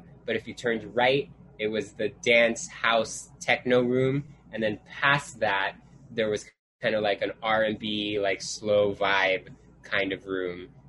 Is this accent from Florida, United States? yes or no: yes; Miami, Florida, United States; I had been to other clubs growing up in Miami because, I mean, it is Miami.